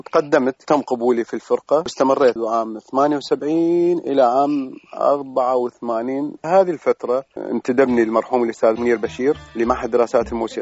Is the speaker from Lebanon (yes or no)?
no; Iraq; now in Sweden; احنا ايضا كعراقيين